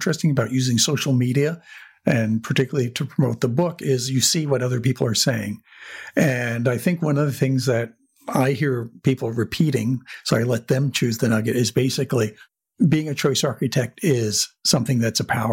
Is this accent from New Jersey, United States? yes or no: yes; New Jersey, United States; And growing up in New Jersey and not seeing much of the world, this really opened up my eyes.